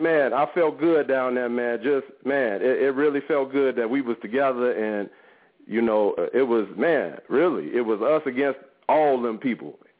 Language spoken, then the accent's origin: English; Chicago, Illinois, United States; And I was like, man, I'm from Chicago.